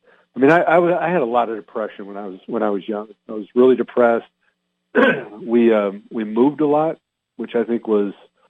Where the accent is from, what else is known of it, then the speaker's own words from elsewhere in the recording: California, United States; also born or lived in Pennsylvania; And I was born in Southern California, Montebello. We lived in Hacienda Heights. And then when I was like in fourth grade, we moved to Northern California. We were there for 1 year. Then we moved to Pennsylvania.